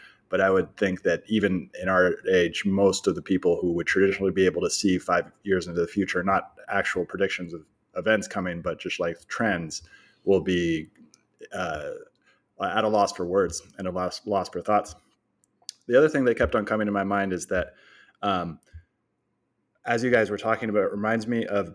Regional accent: California, United States; And I was like, no, I'm from the Bay Area.

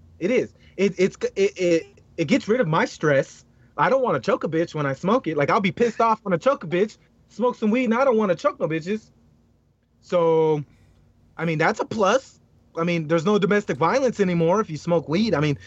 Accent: Ohio, United States; also born or lived in Indiana; I grew up in the South as well. My mom is from Kentucky. I grew up in Ohio, Indiana, but I was born out here, moved out there at 3, right?

